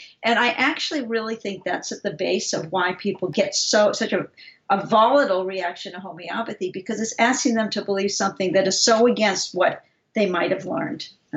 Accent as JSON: {"language": "English", "town": "Boston", "region": "Massachusetts", "country": "United States", "also_born_or_lived": "Santa Fe", "said": "part of the reason I was so skeptical is I'm from Boston and I'm in the mecca of the medical world."}